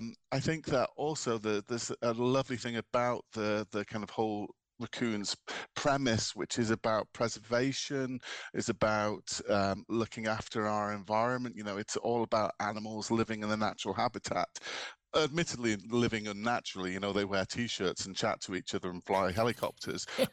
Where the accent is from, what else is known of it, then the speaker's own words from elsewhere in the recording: Wigan, North West England, United Kingdom; I'm originally from Wigan myself